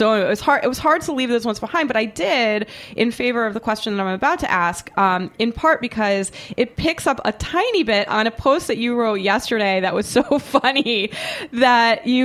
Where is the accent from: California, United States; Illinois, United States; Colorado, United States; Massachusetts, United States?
Massachusetts, United States; Boston; I'm from Boston.